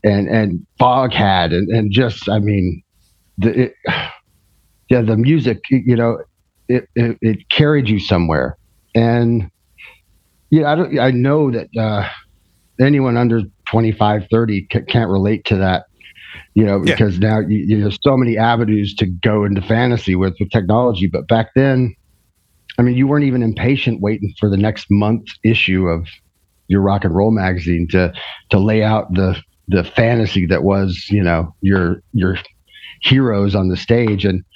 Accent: Texas, United States; also born or lived in Connecticut, United States / North Carolina, United States; I always say I was raised in Texas because I made most of my mistakes there

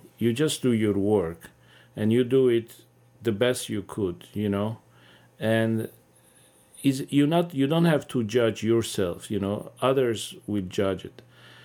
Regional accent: Aleppo, Aleppo Governorate, Syria; born there; English is a second language; Yeah, I was born in Aleppo, Syria.

